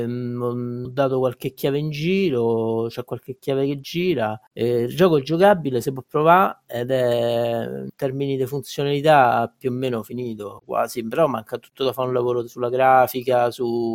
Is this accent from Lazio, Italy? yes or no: yes; Ostia, Lazio, Italy; Sì, sono di Ostia.